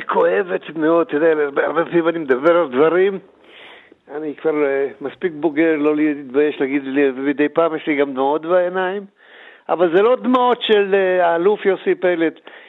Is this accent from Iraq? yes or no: no; Antwerp, Flanders, Belgium; now in Israel; ואני נולדתי ב-41 באנטוורפן שבבלגיה.